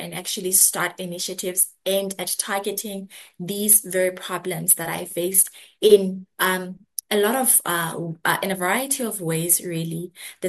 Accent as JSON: {"language": "English", "country": "Lesotho", "tie": "born or raised there", "also_born_or_lived": "South Africa", "said": "So, I was born and bred in Lesotho. It is a country inside South Africa."}